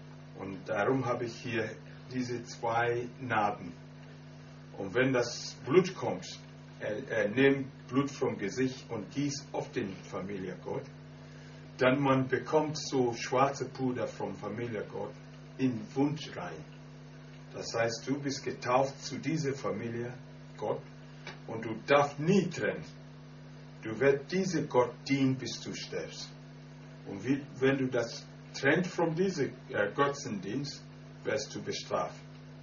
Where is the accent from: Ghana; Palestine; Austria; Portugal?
Ghana; ich komme aus Ghana. Ich bin kein Prediger